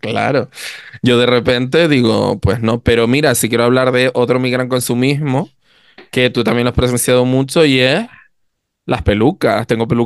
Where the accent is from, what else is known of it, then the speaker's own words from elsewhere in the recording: Canary Islands, Spain; pero en la cintura para abajo, como buena canaria, sabemos que podemos ir en chola, pantalones cortos